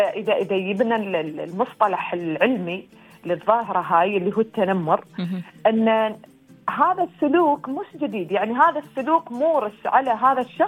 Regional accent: United Arab Emirates; accent: Emirati; بلهجتنا الإماراتية

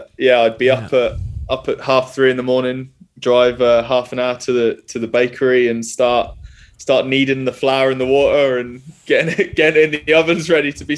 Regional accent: Scotland, United Kingdom; you get really well looked after being Scottish and being based at a Scottish club

